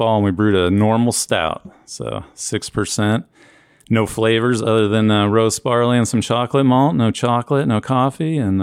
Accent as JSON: {"language": "English", "town": "Las Vegas", "region": "Nevada", "country": "United States", "tie": "born or raised there", "lives_now": "Salt Lake City, United States", "said": "And then I grew up in Vegas, moved out to Salt Lake, so I've made a career of brewing beer in unlikely places."}